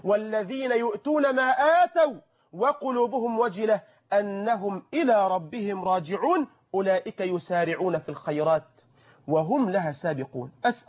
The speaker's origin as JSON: {"language": "Arabic", "country": "Egypt", "said": "بلدنا مصر"}